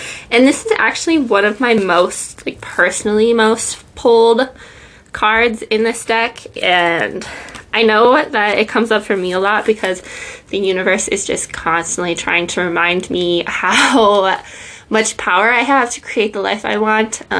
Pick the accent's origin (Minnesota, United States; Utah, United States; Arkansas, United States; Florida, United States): Minnesota, United States; It would definitely be a little winter getaway because I am from Minnesota, so if I'm gonna go on vacation, I'm trying to escape the winter and get some sunshine.